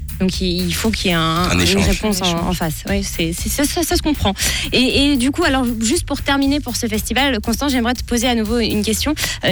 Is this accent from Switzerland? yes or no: yes; Switzerland; ça a fait le buzz hein, ici chez nous en Suisse.